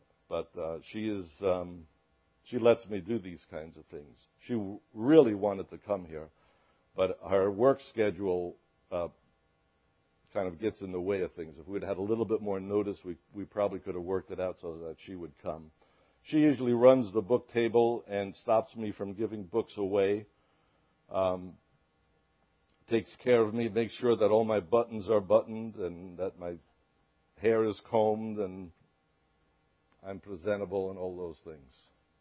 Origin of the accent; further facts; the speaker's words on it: Brooklyn, New York, United States; I grew up in Sheepshead Bay, which is a little fishing village in New York City, in Brooklyn.